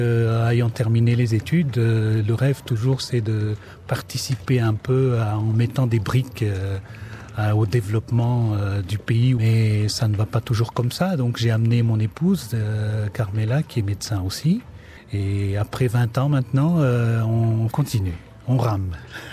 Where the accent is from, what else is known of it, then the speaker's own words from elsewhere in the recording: Belgium; un peu comme à Spa, chez nous en Belgique.